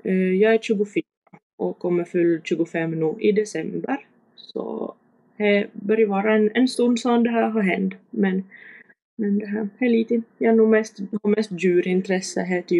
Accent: Nykarleby, Ostrobothnia, Finland; accent: Nykarleby dialect; now in Vaasa, Finland; och jag är hem från Nykobi. Jag hade tänkt om jag skulle försöka prata någon sorts högsvensk, men jag är jättedålig på det.

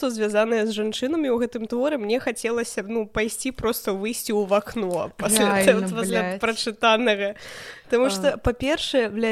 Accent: Serabranka, Minsk Region, Belarus; Я проста вырасла ў Серабранцы

